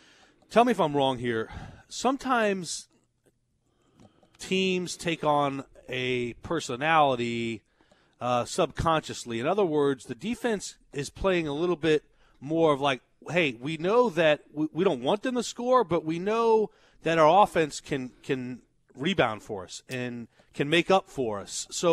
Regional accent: United States; Just as an American, as a civic duty, go out there and cast your ballot.

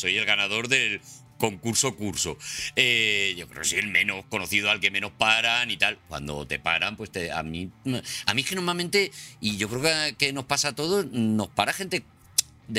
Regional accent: Castilla-La Mancha, Spain; accent: manchego; Pues tengo acento manchego porque mi madre era de por allí, era de, bueno, de esa zona y me imagino pues que se me ha pegado.

